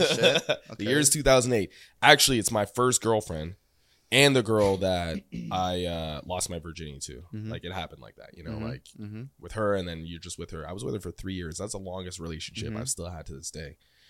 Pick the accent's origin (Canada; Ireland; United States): Canada; I come from Canada